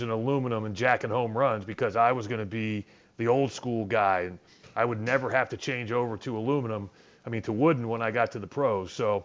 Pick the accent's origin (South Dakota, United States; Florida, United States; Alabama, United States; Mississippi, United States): Florida, United States; when I grew up, I thought I was going to be a professional baseball player because I grew up in Florida.